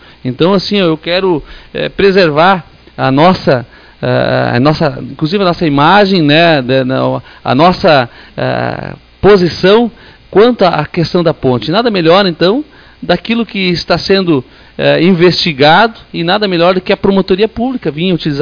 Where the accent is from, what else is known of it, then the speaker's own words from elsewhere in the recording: Rincão Espraiado, Brazil; eu, como vereador que me criei aí na região sul, no Rincão Espraiado